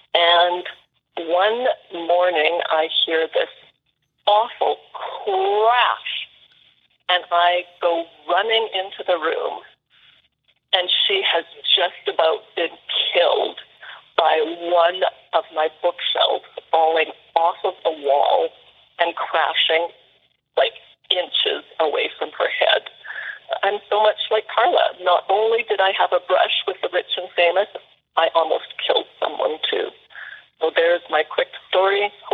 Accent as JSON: {"language": "English", "country": "Canada", "said": "And we started talking a little bit, and I said I was from Canada"}